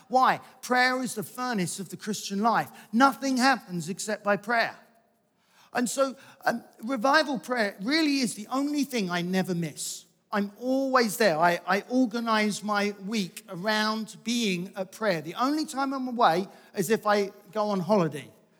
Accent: East of England, United Kingdom; I came from Essex, Bob has moved to Essex.

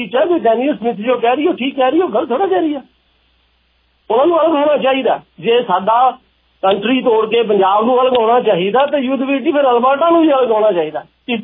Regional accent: Canada; ਦੇਖੋ ਹੁਣ ਮੈਂ ਕੈਨੇਡੀਅਨ ਹਾਂ

